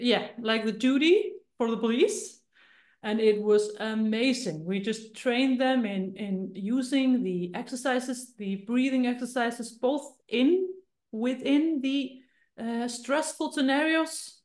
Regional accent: Iceland; English is a second language; I come from Iceland with the hard R's. So please forgive me if I pronounce English with the hard R's.

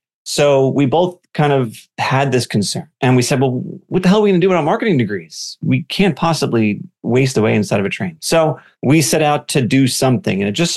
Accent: Long Island, New York, United States; we would have to do this super long commute to Manhattan because we're from Long Island, New York.

